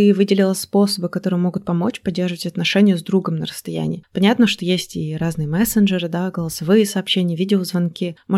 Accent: Izhevsk, Udmurt Republic, Russia; now in Moscow, Russia; я переехала вот в Москву из Ижевска

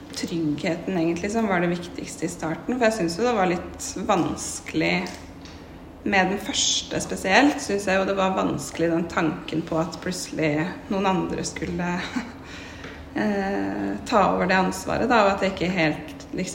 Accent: Notodden, Vestfold og Telemark, Norway; Jeg er jo fra Notodden, så jeg har jo en del veninner som har barn i barnehage der.

